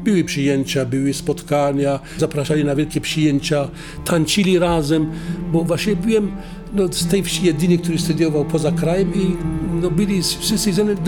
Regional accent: Syria; first language Aramaic; Polish is a second language; now in Poland; Wszyscy mieszkańcy mojej wsi, znajdujący się w części północno-wschodniej Syrii, mówili po aramejsku.

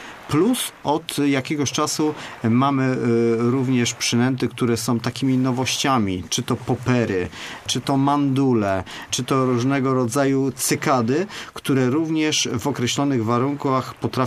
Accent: Konin, Greater Poland Voivodeship, Poland; now in Poznań, Poland; Ja pochodzę z Konina i jak tutaj się przeprowadziłem

